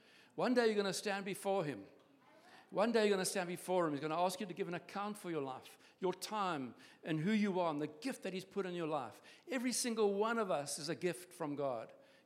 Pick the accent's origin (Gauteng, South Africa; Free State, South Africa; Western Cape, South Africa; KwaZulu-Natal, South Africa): KwaZulu-Natal, South Africa; Durban; well, I'm from Durban